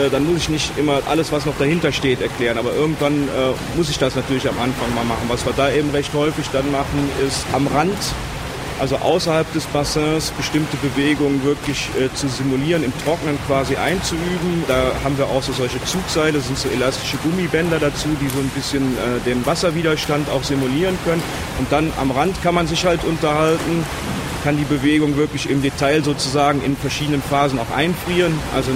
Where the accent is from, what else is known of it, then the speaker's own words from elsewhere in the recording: North Rhine-Westphalia, Germany; now in Bern, Switzerland; Wie man vielleicht unschwer hört, ich komme aus Deutschland, ursprünglich aus der Nähe von Köln, daher auch ein bisschen vielleicht der Akzent, der ist unvergänglich.